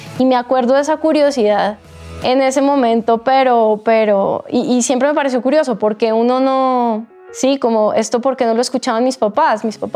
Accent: Bogotá, Colombia; yo soy Rola.

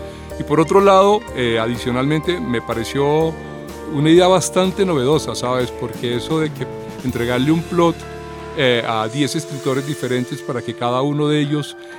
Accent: Valledupar, Cesar, Colombia; Yo me crié en Valledupar oyendo radionovelas como Calimán

